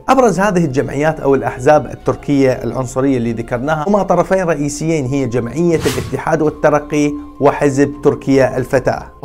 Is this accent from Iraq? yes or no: yes; Iraq; شلون إحنا عندنا بالعراق اليوم